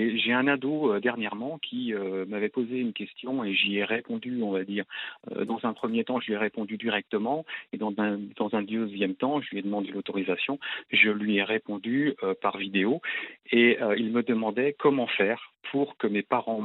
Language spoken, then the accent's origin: French; Vannes, Brittany, France; Alors, je suis de Vannes, hein, dans le Morbihan également